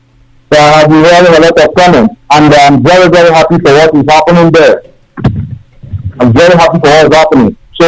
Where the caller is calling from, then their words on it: Malaysia; I'm calling from Malaysia.